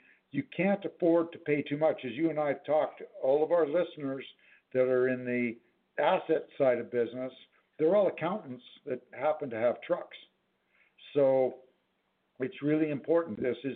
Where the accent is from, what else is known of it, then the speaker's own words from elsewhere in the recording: Canada; being a Canadian, I don't know much about your availability of funding in the United States